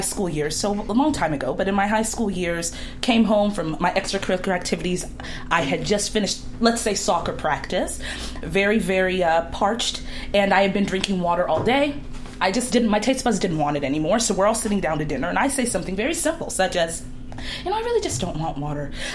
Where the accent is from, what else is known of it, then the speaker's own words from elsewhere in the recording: England, United Kingdom; now in United States; I was raised in England, and then I moved to America, and I saw that women here, oh my God, just the possibilities.